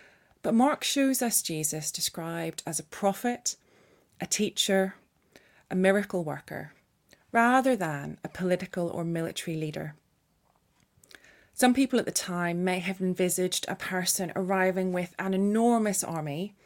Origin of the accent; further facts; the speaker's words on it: Northern Ireland, United Kingdom; growing up in Northern Ireland, parades weren't always something that was wholly positive